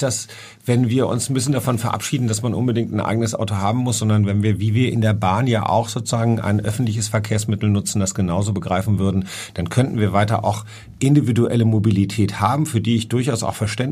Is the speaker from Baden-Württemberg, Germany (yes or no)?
no; Wolfenbüttel, Lower Saxony, Germany; also born or lived in New York, United States; now in Hamburg, Germany; Ich komme gar nicht aus Hamburg. Ich komme aus Wolfenbüttel bei Braunschweig und bin aber seit 1986 hier. Und deswegen ist Hamburg wirklich meine Herzensstadt. Aber ich habe auch ein Jahr in New York gelebt.